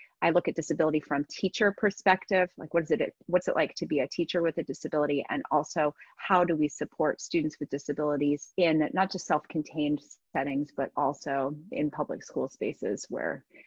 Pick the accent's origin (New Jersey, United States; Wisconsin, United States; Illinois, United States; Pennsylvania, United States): New Jersey, United States; born there; I was born in New Jersey.